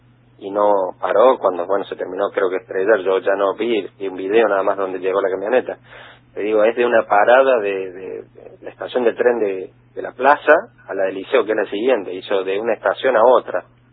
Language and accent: Spanish; Córdoba, Argentina; De Córdoba capital.